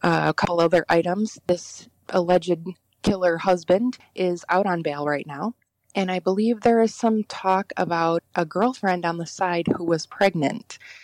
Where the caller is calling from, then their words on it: Connecticut, United States; I'm calling from Connecticut.